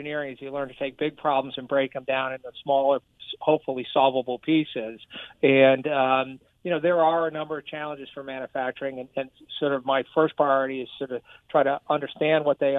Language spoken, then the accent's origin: English; New Britain, Connecticut, United States; Two generations ago, when I was growing up in New Britain